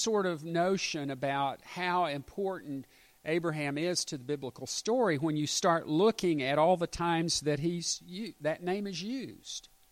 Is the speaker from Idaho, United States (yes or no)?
no; Little Rock, Arkansas, United States; I grew up in a very mobile family. We grew up in Little Rock. I mean, all but about 3 years of 18, I was there.